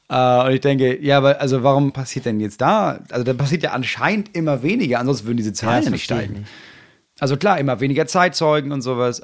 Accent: Hamburg, Germany; Bei uns in Hamburg war es Bergen-Belsen.

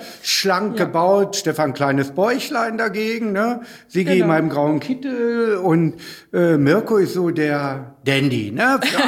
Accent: Northern Germany, Germany; Da kann man als Norddeutscher stolz sein.

